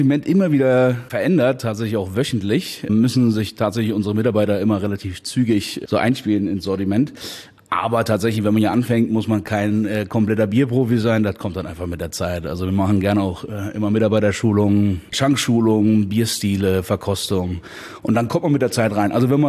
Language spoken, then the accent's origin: German; Ralingen, Rhineland-Palatinate, Germany; Ich bin noch nicht in Trier aufgewachsen, sondern in Rahlingen, das ist zwischen Trier und Bitburg, direkt an der Sauer.